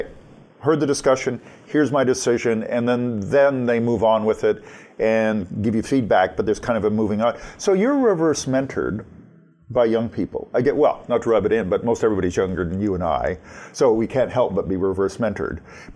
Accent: Canada; also born or lived in England / United States; lived in England for years, people were nicer to me when they learned that I was Canadian. And they assumed my accent, I was American, then they'd go, and I go, oh, not my president, I'm Canadian.

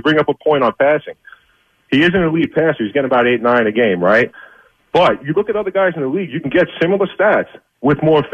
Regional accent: Queens, New York, United States

